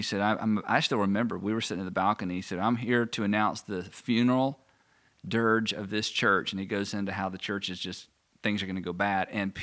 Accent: Hendersonville, North Carolina, United States; born there; I was born in Hendersonville because there wasn't a hospital in Fruitland, fortunately.

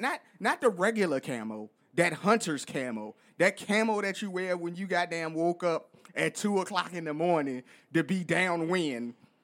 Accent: the South, United States; Now, honestly, the man's accent is deeper than mine, and I'm from the South

